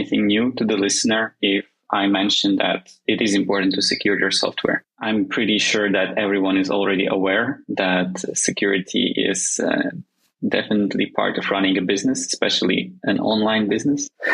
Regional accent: Ukraine; English is a second language; And originally, I am coming from Ukraine.

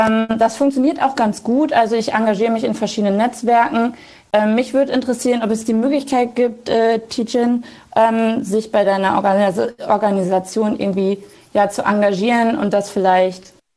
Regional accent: Lower Saxony, Germany; Und ich komme jetzt aus einer Region, da sind die Strukturen noch sehr konservativ. Ich komme aus dem Emsland, das ist südliches Niedersachsen.

